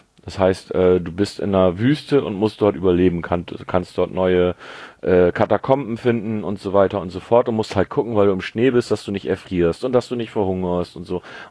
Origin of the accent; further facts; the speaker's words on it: Northern Germany, Germany; Als Norddeutscher weiß man das doch.